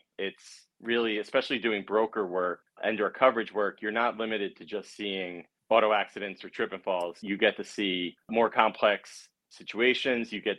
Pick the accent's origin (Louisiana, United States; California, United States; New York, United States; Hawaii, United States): New York, United States; I wanted to stay in the New York area. I grew up on Long Island.